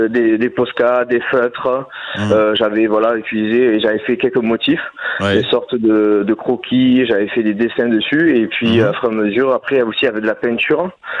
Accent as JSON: {"language": "French", "town": "Perpignan", "region": "Occitanie", "country": "France", "said": "bien en plus qu'à nous on est de Perpignan, donc c'est vrai qu'on ne passe pas tous les jours devant le palais"}